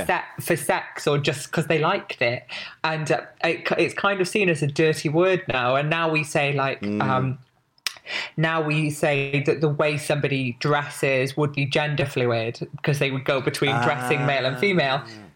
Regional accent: Wales, United Kingdom; I'm from Wales, lived in this town in Wales.

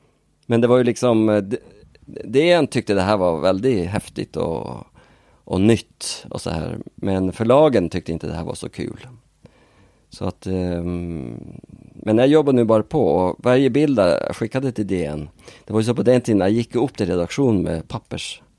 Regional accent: Norway; Swedish is a second language; now in Sweden; det var ju liksom min dialekt, Norge, oj, var kommer du från?

